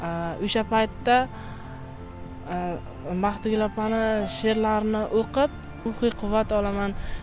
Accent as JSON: {"language": "Uzbek", "town": "Nurota", "region": "Navoiy Region", "country": "Uzbekistan", "tie": "born or raised there", "said": "Yoshligimizdan biz birga katta bo'lganmiz. O'sha Norota tumanida bitta qishloqda tug'ilib o'sganmiz."}